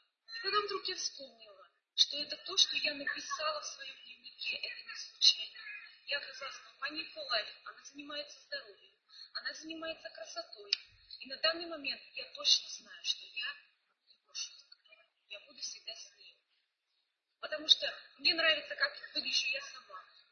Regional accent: Kirov, Kirov Oblast, Russia; я приехала из Кирова, сейчас мы находимся в шикарном отеле «Солнечный берег» в Болгарии.

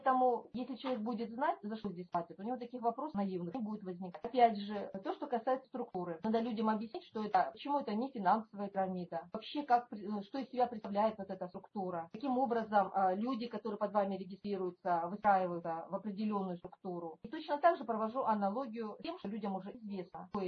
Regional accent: Primorsky Krai, Russia; К сожалению, мы с Приморья не смогли выехать, хотя всей душой там находимся.

